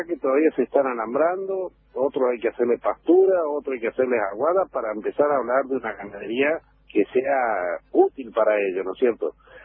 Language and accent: Spanish; Córdoba, Argentina; also born or lived in Entre Ríos / Santa Fe; nací en Entre Ríos, me crié en Córdoba y Santa Fe, así que conozco el potencial de estas provincias